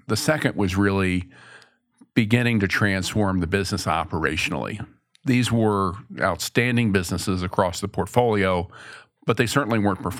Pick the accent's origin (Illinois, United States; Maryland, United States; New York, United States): Maryland, United States; My pleasure. Good to be back in my home state.